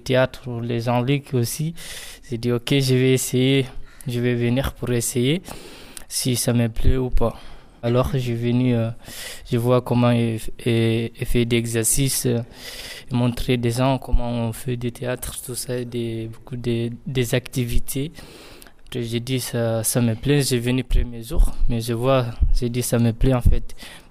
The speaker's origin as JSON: {"language": "French", "country": "Guinea", "moved": "yes", "lives_now": "France", "said": "je suis d'origine de Guinée-Conakry et je suis arrivé en France au mois de mars 2020."}